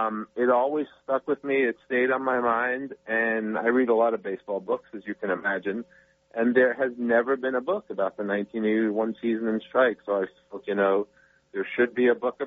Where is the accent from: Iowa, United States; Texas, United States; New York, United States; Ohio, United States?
New York, United States; Brooklyn; also born or lived in Long Island / Chicago; I grew up in Brooklyn and Long Island. I lived in Chicago. I've never really lived in a place where winters weren't difficult.